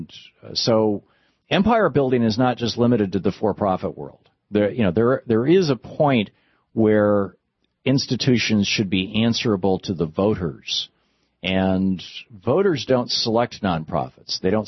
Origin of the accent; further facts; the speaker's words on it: Michigan, United States; When I was growing up in Michigan, the Michigan Insurance Bureau